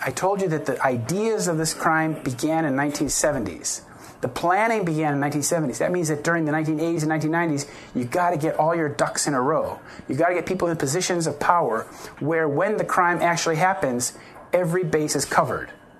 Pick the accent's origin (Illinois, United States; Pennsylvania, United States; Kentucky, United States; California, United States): Illinois, United States; Chicago; This man is Rahm Emanuel, who is the current mayor of my hometown, Chicago.